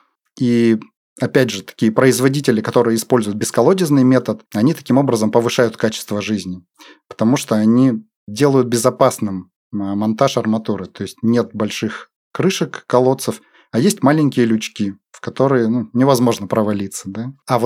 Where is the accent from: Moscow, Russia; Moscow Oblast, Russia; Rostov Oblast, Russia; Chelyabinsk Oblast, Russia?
Chelyabinsk Oblast, Russia; Chelyabinsk; Я тоже, кстати, родом из Челябинска.